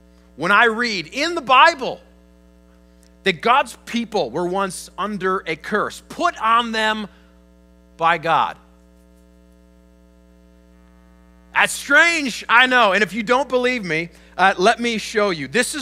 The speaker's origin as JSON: {"language": "English", "town": "Chicago", "region": "Illinois", "country": "United States", "tie": "born or raised there", "said": "After growing up in the Chicagoland area as a kid and spending a number of years in the city of Chicago itself as a young adult"}